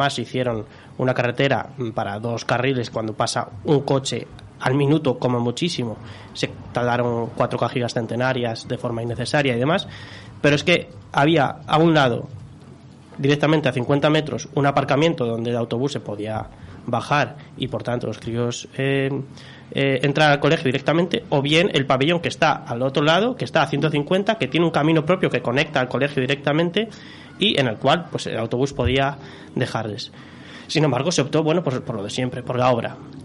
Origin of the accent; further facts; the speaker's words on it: La Cabada, Cantabria, Spain; uno de mi pueblo, de La Cabada, y otro de Ceceñas, que está al lado.